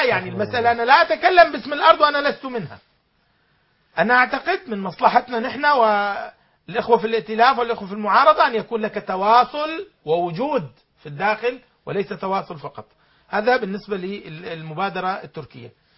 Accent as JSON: {"language": "Arabic", "country": "Syria", "said": "أنا كحالة سورية"}